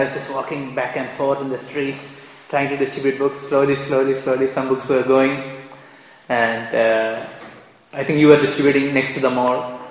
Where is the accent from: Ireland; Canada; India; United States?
India; Kerala; I said, yeah, I'm also from South India. So she said, I'm from Kerala. I said, I'm also from Kerala.